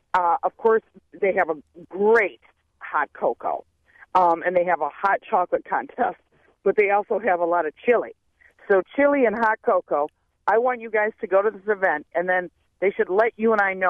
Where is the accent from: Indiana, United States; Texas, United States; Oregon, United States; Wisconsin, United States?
Wisconsin, United States; Beloit; my hometown has a place called Northwoods Confectionery, downtown Beloit